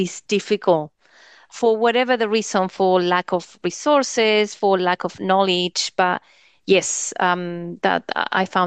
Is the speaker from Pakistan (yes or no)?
no; New Zealand; saying that I'm from New Zealand?